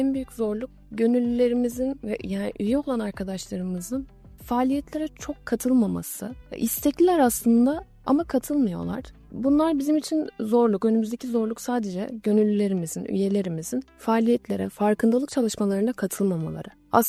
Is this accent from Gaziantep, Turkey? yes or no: no; Edirne, Turkey; Doğma büyüme Edirneliyim ben.